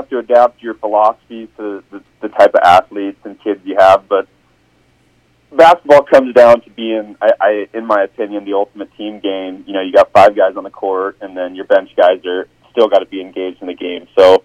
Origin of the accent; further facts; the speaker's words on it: Burwell, Nebraska, United States; You know, I'm originally from Burwell, so Broken Bow is a very familiar place to me.